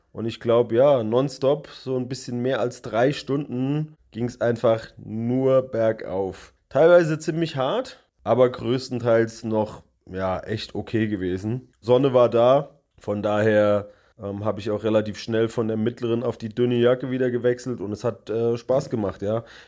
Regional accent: Bodenheim, Rhineland-Palatinate, Germany; der Ort ist so drei Orte weiter von meinem Heimatort in Bodenheim.

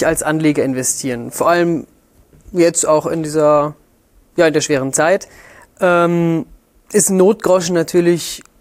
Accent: Germany; Und ich als Deutscher kann davon auch ein Lied singen.

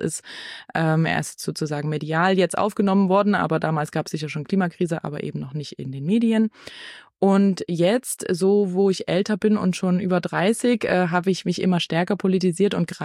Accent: Leipzig, Saxony, Germany; Ich bin hier in Leipzig geboren und aufgewachsen, habe hier studiert. Als die AfD sich gegründet hat, war ich gerade 22 Jahre alt

